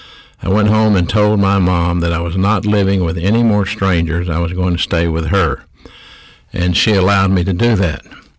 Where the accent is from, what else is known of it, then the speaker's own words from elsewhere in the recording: Birmingham, Alabama, United States; I grew up in Birmingham, Alabama, in a single-parent home. I never met my father.